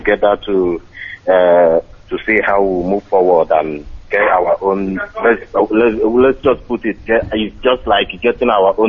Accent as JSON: {"language": "English", "town": "Ideato North", "region": "Imo", "country": "Nigeria", "said": "I'm from Idato North, Imo State."}